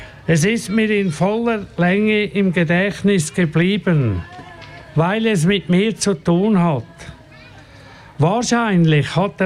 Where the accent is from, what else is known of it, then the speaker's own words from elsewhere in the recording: Glarus, Switzerland; accent: Glarus German; Das ist jetzt auf Glarnerdeutsch, also ich bin Glarner.